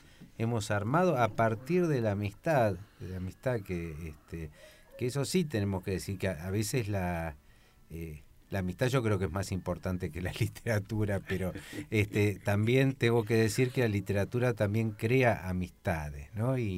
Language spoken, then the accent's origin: Spanish; Argentina; vinimos cuatro escritores de Argentina, tres poetas y una dramaturga